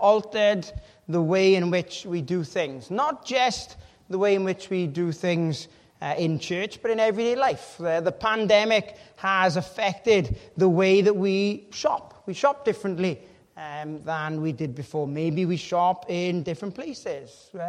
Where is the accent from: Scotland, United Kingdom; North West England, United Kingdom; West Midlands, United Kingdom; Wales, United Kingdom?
Wales, United Kingdom; We're Welsh, and that's what we do. It's in our nature to cutch. We're cutchy people.